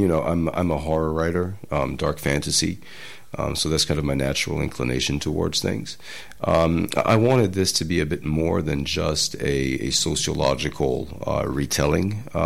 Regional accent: Paris, Île-de-France, France; also born or lived in New York, United States; I was born in New York and grew up in Paris, but my father is Senegalese from the coastal areas. And my mother is half Senegalese, born in France. But her father is also Fulani, so that's why I'm part Fulani myself.

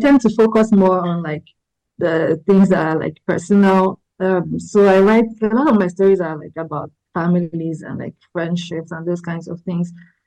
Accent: Lagos, Nigeria; Growing up in Lagos in Nigeria has been like a huge source of like my writing inspiration.

